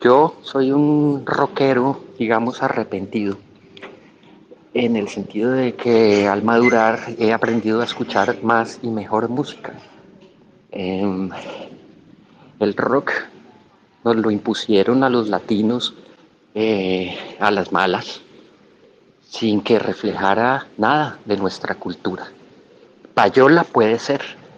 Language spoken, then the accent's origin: Spanish; Colombia; Yo soy colombiano, perdón.